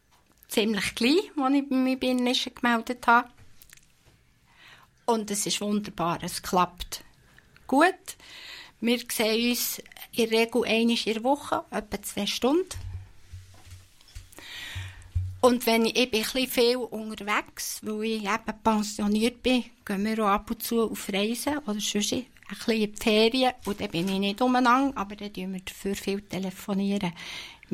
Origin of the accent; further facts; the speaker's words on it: Bern, Switzerland; Ich komme nicht aus dem Wallis, das gehört mir. Ich bin im Emmental aufgewachsen, auf dem Bauernhof, in einer Grossfamilie.